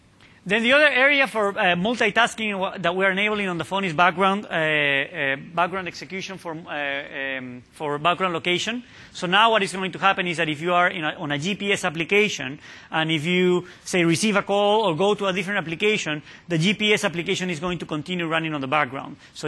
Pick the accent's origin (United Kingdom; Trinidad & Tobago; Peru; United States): Peru; I'm from Peru, so sometimes I get confused because summer for us is in December.